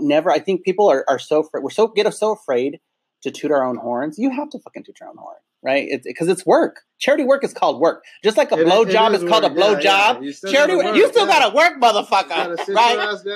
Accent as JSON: {"language": "English", "town": "Watts", "region": "California", "country": "United States", "said": "Cause I come from Watts. I come from the projects."}